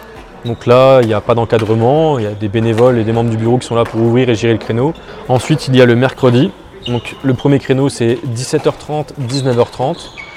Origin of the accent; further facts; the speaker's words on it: Magenta, Grand Est, France; also born or lived in Épernay; j'ai 35 ans, je suis né à Épernay et je vis à Magenta depuis que je suis petit.